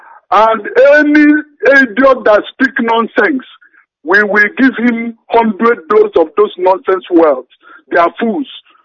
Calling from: Malaysia; I'm calling from Malaysia. I come from Urumba in the Hitobu.

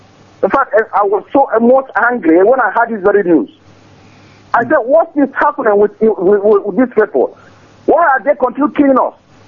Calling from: Manchester, North West England, United Kingdom; I'm calling from Manchester, United Kingdom.

